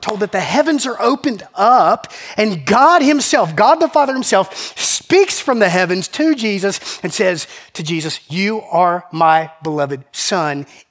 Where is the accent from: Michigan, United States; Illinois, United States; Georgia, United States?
Georgia, United States; I grew up in South Georgia. It tastes like chicken.